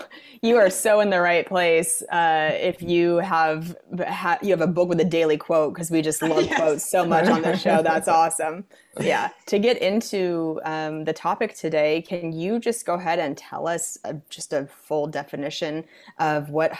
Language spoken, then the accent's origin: English; Spokane, Washington, United States; Indianapolis, Houston, and my hometown, Spokane